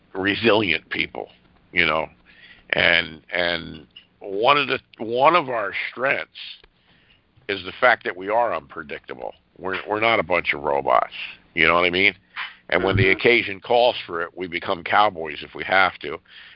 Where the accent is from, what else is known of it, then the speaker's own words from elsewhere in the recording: United States; As an American, that's exactly what we're going to do.